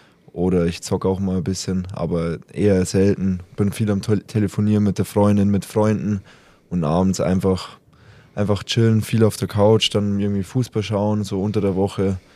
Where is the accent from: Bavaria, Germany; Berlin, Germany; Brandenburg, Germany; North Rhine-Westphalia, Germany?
Bavaria, Germany; Ich komme auch aus Bayern.